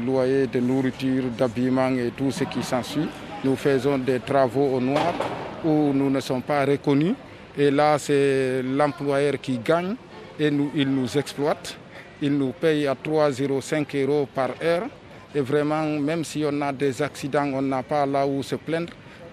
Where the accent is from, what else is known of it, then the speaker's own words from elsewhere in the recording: Guinea; now in Belgium; Moi, je suis de la Guinée.